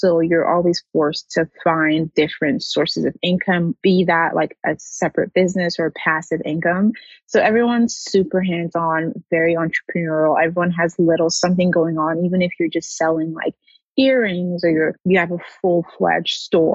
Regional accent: Nigeria; first language French; English is a second language; now in Toronto, Canada; I was here straight from Nigeria. So I was actually in a French private school back home. So I actually learned how to speak French before I learned how to speak English.

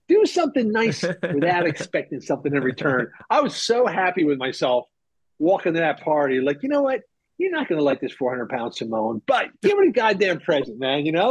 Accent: Philadelphia, Pennsylvania, United States; I had just rotated back to Philadelphia and was working in my hometown Philadelphia bureau

